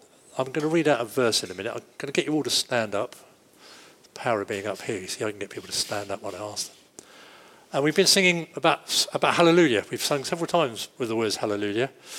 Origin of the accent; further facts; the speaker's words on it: England, United Kingdom; You know, I know we're English. Most of us are. I certainly am. We're probably British and a few other.